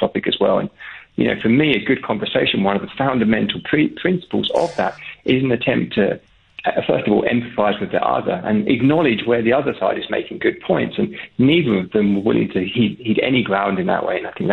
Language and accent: English; England, United Kingdom; I was back in my home country, England, over the summer